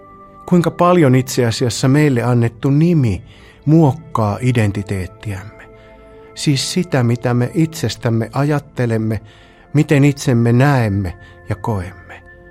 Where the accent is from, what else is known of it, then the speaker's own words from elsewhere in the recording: Mikkeli, South Savo, Finland; olen Mikkelistä.